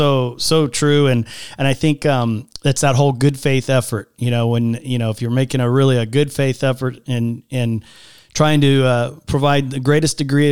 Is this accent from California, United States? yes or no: yes; California, United States; I'm originally from California and all